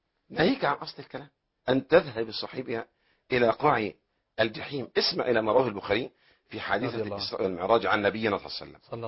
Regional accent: Egypt; ونحن من أهل مصر.

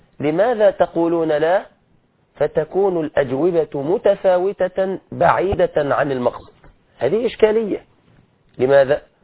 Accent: Egypt

